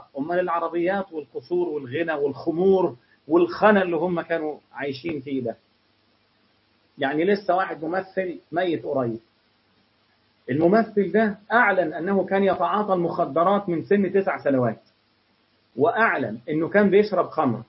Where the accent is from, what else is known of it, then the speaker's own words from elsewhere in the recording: Egypt; رأي الشافعية مثلا ورأي الحنابلة عشان دول أشهر مذهبين عندنا في مصر